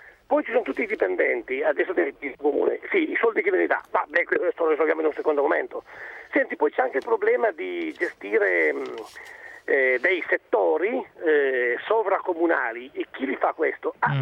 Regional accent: Pinerolo, Piedmont, Italy; Dalle mie parti, per esempio, c'era qualcuno del centrodestra che ha fatto anche delle proposte di legge per fare la provincia di Pinerolo.

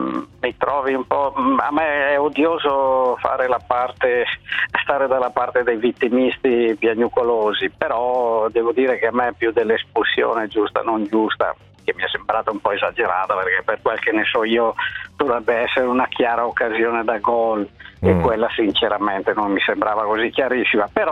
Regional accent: Bergamo, Lombardy, Italy; lo so benissimo perché sono bergamasco e per fortuna conosco tanti altri bergamaschi

